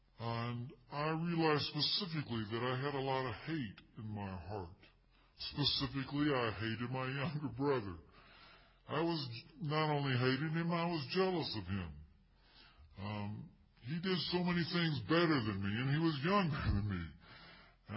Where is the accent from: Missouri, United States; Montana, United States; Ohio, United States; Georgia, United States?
Georgia, United States; Athens; Now, I grew up in Athens, Georgia, and Athens, Georgia is where the University of Georgia is.